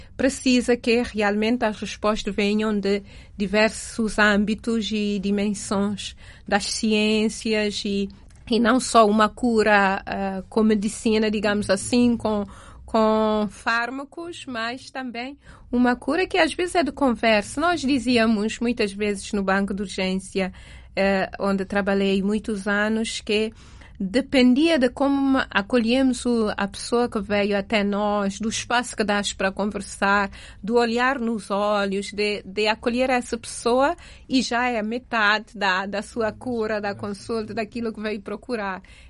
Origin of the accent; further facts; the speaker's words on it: Santo Antão, Cape Verde; now in Italy; sou da Cabo-Verdiana, de Santo Antão. Sou da Congregação das Irmãs Orionitas.